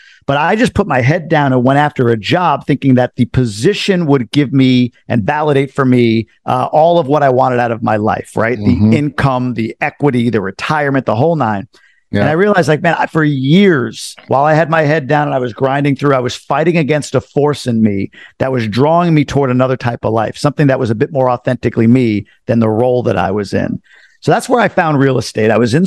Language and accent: English; New York, United States; also born or lived in Long Island; Yeah. So I'm a native New Yorker, grew up all over New York, Long Island, and then upstate